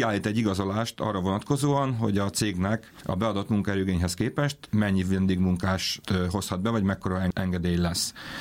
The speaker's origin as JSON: {"language": "Hungarian", "region": "Békés", "country": "Hungary", "said": "Én Békés megyei vagyok"}